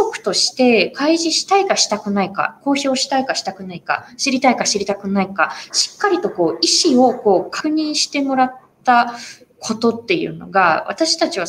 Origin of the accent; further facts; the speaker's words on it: Yokosuka, Kanagawa, Japan; 私、横須賀出身です。